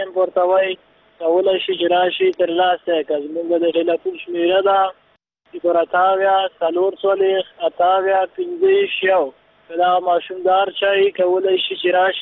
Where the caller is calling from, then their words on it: Nangarhar, Afghanistan; ما تاسو سره د ننګرهار څخه په تماس کې ما